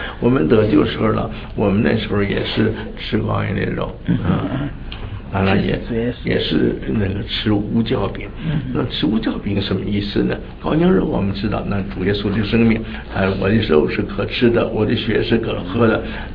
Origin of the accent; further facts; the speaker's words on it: northern China, China; 因为我是北方人，那么喜欢吃韭菜